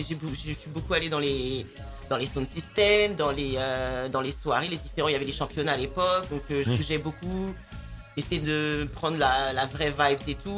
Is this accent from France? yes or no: yes; France; Je suis née en France, j'ai grandi en banlieue.